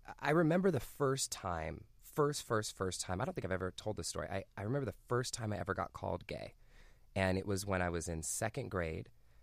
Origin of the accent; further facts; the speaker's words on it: Pittsburgh, Pennsylvania, United States; I have so many amazing things that came into my life from growing up in Pittsburgh. Like, it's one of the most diverse cities in all of the United States.